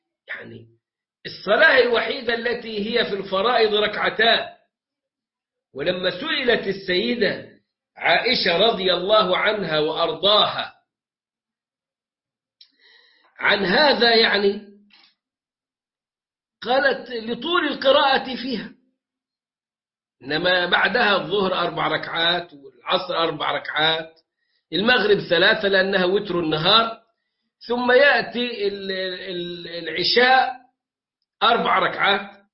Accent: Egypt; now in Turkey; لكن كنا ندرك أن الوقت عندنا في مصر قبل حينه

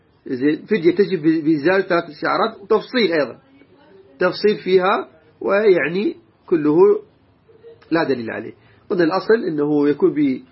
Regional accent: Iraq; يعني إحنا مثلا بلادنا من العراق

